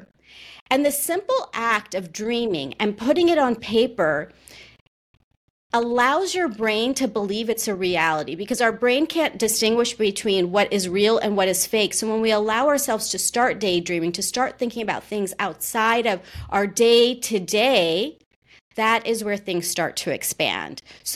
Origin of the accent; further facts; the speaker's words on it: United States; I can speak to my experience as an Indian American